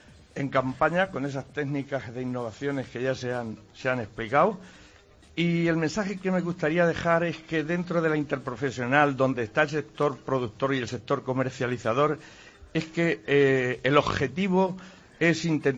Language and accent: Spanish; Castilla-La Mancha, Spain; ya sabéis que como buenos manchegos somos un poco tercos